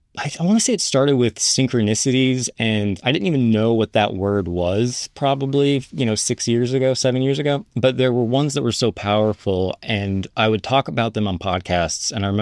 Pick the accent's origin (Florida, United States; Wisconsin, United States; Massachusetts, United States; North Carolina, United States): Florida, United States; now in Los Angeles, United States; I'm from Florida originally. I've been living in Los Angeles for probably the past 15 years.